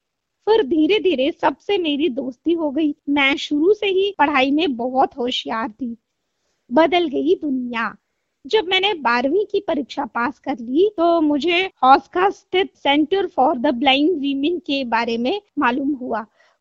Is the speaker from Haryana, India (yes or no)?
no; Lucknow, Uttar Pradesh, India; मैं मूलतः लखनऊ की रहने वाली हूँ।